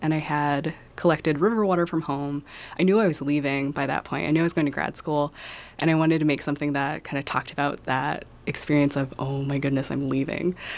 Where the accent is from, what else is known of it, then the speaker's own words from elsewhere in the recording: Hoopa, California, United States; I grew up in Hoopa. I went to Hoopa High and I graduated.